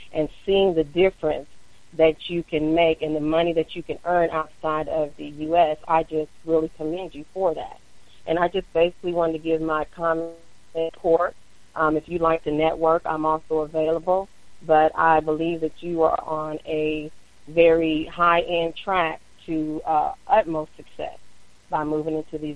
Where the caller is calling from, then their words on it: Fort Worth, Texas, United States; I'm calling from Fort Worth, Texas